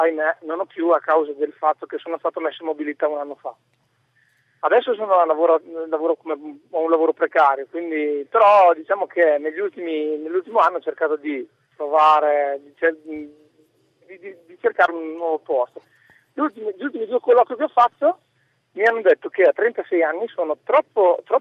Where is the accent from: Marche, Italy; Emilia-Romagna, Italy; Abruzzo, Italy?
Emilia-Romagna, Italy; Reggio Emilia; Reggio Emilia, per la precisione. Reggio, sono, sì, sono reggiano proprio doc, diciamo.